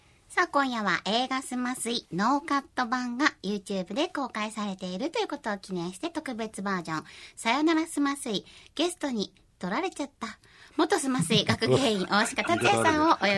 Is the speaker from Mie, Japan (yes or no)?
no; Toyonaka, Osaka, Japan; 私大阪出身なんですけどね、うん、大阪の豊中出身なんですけど